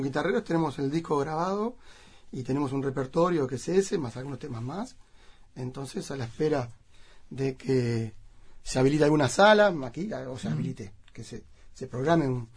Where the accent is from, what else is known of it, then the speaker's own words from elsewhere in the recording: Montevideo, Uruguay; born there; yo nací en Montevideo y ya a los 2 meses me fui a vivir una estancia, hasta los 5, que estaban mis padres ahí.